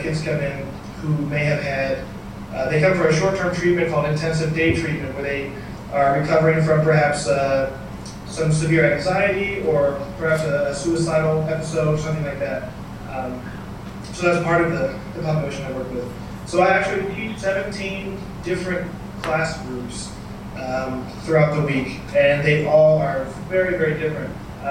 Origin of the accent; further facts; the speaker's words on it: Binghamton, New York, United States; I'm from Binghamton originally, so definitely not a city boy.